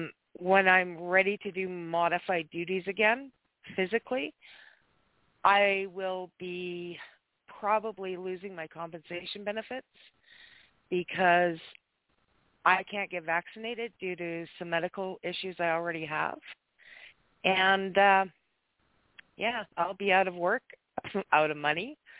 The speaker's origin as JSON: {"language": "English", "country": "Canada", "said": "I am a Canadian cross-border trucker."}